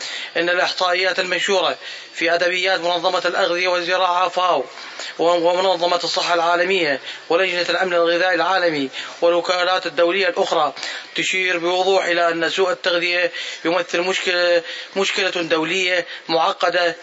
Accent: Iraq; سيد الرئيس، إن بلدي العراق يواجه هو الآخر تحديات متعددة

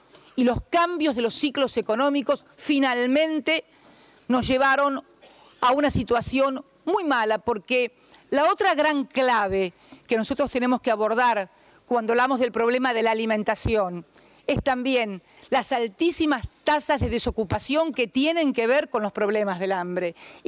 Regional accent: Argentina; En mi país, en la República Argentina

